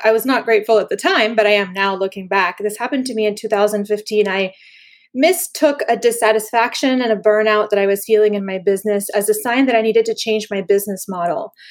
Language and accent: English; Panama; Gosh, I had a lot of impacts because I grew up in Panama when it was a dictatorship.